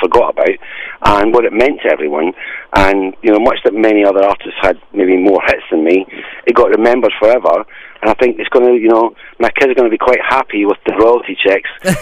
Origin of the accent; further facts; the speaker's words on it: Scotland, United Kingdom; because I'm a Scottish guy, as you can probably tell